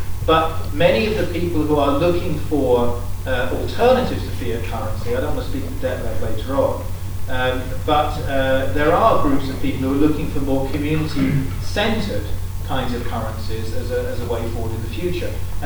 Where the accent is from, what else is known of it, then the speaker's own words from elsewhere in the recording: England, United Kingdom; Because I'm English, and we don't have any tradition of carrying ID cards or papers.